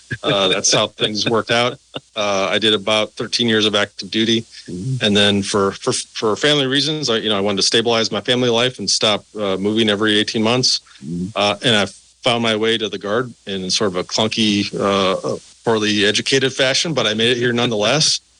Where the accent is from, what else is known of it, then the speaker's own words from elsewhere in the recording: Middleton, Wisconsin, United States; So born and raised here in the Madison area, I grew up in Middleton, Middleton High School graduate, the year is classified.